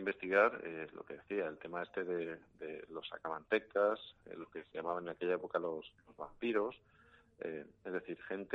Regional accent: Extremadura, Spain; Yo soy de Sierra de Gata, que estoy muy cerca.

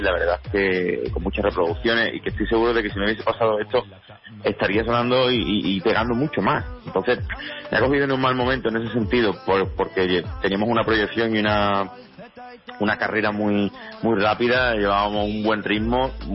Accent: Huelva, Andalusia, Spain; Sí, en Huelva, perdón, mi tierra natal, y aquí sigo, yo siempre he vivido en Huelva.

